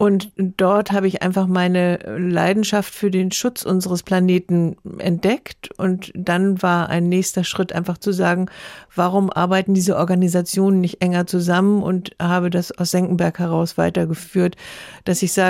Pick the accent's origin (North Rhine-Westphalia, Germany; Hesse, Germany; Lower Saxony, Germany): Lower Saxony, Germany; also born or lived in Bavaria; eine grundsolide Heimat, die ich sehr, sehr lieben gelernt habe als Niedersachse und dazwischen eben auch in Bayern lange Zeit gewesen.